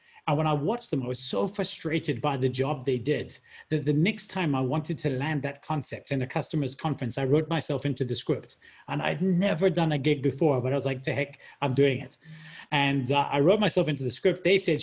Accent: Scotland, United Kingdom; now in South Africa; Now, I'm from Scotland, but live in South Africa.

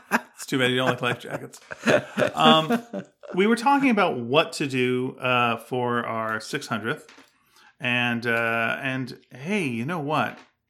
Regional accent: Montreal, Quebec, Canada; I love Montreal. I grew up in Montreal.

